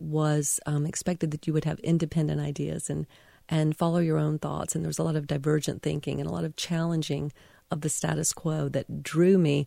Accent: Macon, Georgia, United States; born there; Well, I was born in Macon.

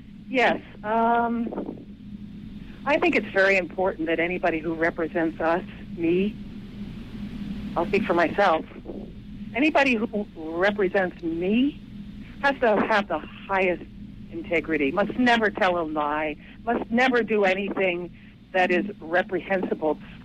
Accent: Canada; because I can't, because I'm Canadian.

